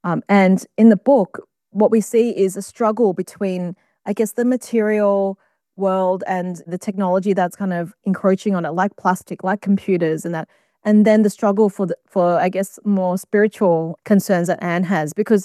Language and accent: English; Australia; I am Australian and I think about what it means to live here and to like, inhabit this continent as a settler.